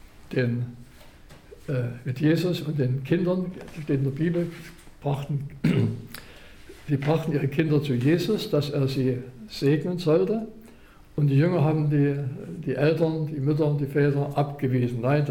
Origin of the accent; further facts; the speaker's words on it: Chemnitz, Saxony, Germany; ganz spät abend kam eine Taxe aus meiner Heimatstadt Chemnitz